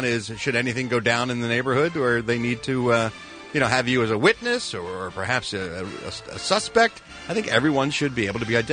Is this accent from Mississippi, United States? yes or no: yes; Mississippi, United States; also born or lived in Alabama / Florida; But I guess being from down south, my dad's from Louisiana. I'm from Mississippi, Alabama, Florida.